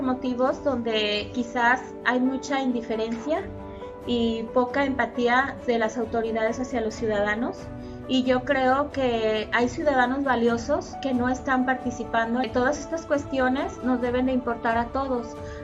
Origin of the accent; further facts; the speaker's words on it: Mexico; son dos cuestiones que como mexicanos en estos momentos nos hacen mucha falta.